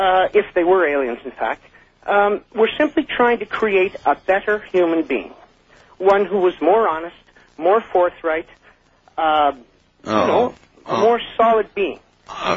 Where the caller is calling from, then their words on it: Sudbury, Ontario, Canada; from Sudbury, Ontario, just north of Toronto.